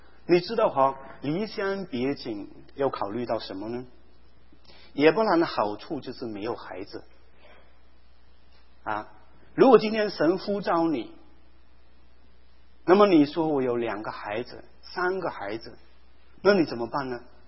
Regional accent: Malaysia; 因为我们家乡马来西亚那些家乡里面的人都是最少要讲中文嘛

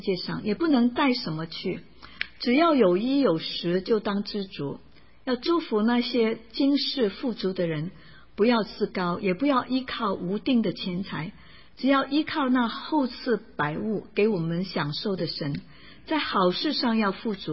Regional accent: California, United States; 因为我是加州人哈，一月份去多伦多是大雪的时候。

